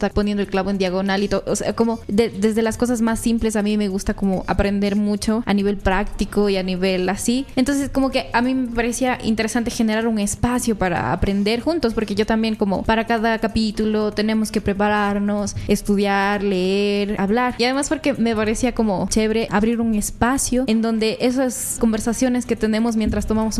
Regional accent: Cuenca, Azuay, Ecuador; Yo soy de Cuenca, de así yo oyera un poco susceptibilidades ecuatorianas, de la ciudad más linda del Ecuador.

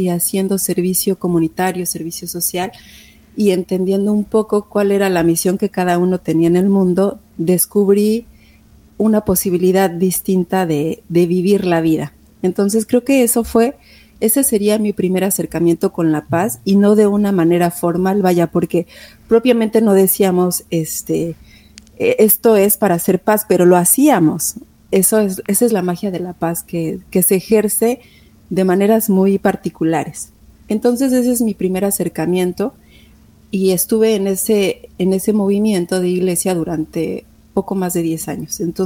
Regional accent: Mexico; now in United States; Soy mexicana y vivo en Estados Unidos

